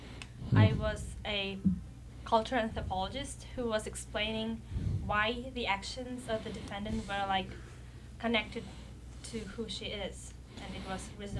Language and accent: English; Russia; English is a second language; I'm from Russia.